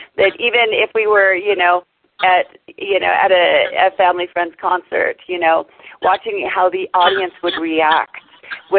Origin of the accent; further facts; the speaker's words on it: Southwest, United States; growing up in the Southwest, everybody knows and loves the Telluride Bluegrass Festival.